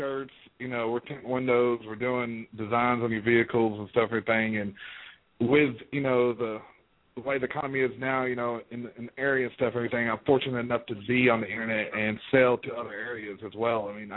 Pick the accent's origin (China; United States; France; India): France; Paris, Île-de-France; So I'm pretty excited about being back in Paris, in my hometown, stuff, everything, and knowing everybody around here.